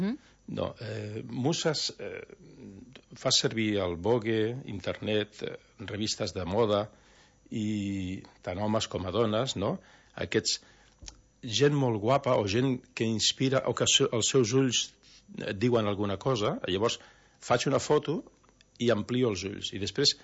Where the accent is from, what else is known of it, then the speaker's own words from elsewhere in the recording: Sabadell, Catalonia, Spain; now in Cabanes, Spain; Llavors portem molts anys aquí, som de Sabadell, estem afincats a Cabanes